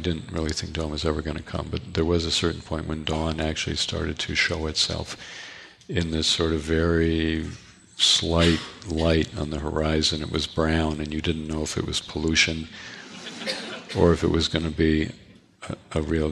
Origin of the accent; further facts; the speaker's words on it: East Coast, United States; I grew up on the East Coast, kind of WASP family, go to the best schools, become a minister, a doctor, a lawyer